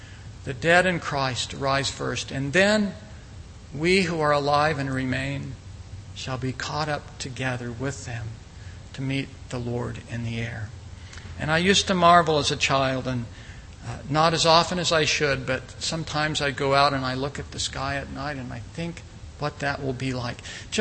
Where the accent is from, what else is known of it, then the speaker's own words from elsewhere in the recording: North Carolina, United States; Growing up in North Carolina, we had daily thunderstorms during the latter part of summer, evenings as well.